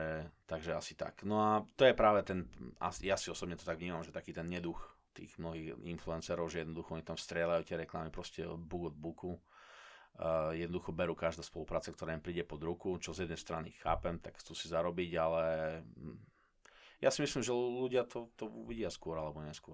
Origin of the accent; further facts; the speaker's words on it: Košice, Košice Region, Slovakia; ja pochádzam z Košic, ja som sa narodil v Košiciach, čiže ja som Košičan, rodený, aj tu žijem celý život, ale môj otec je pôvodom zo Srbska.